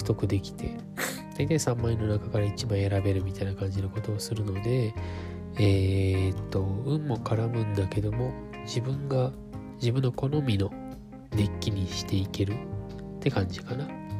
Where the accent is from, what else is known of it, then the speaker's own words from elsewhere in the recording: Kurume, Fukuoka, Japan; 福岡県久留米市にある、ケンビル自体はもう久留米市か。そうですね。我が故郷の